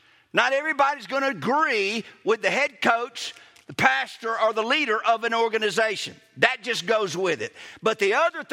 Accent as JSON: {"language": "English", "town": "Kosciusko", "region": "Mississippi", "country": "United States", "tie": "born or raised there", "lives_now": "Brookhaven, United States", "said": "Because I grew up in Kosciuszko, graduated from Clinton, went to MC, and I've served in Clinton several times after"}